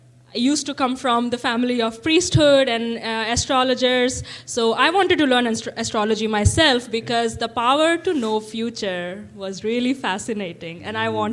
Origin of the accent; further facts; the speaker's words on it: India; moved away as an adult; I grew up in India, in the northwestern part of India. I was born and brought up there, and did my high school, did my bachelor's in India. Mm-hmm. And then I decided to come here to this country, which is cold.